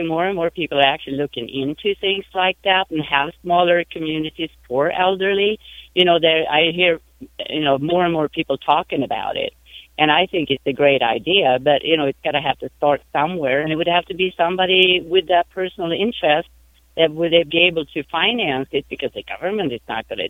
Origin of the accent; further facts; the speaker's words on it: Sweden; I'm from Sweden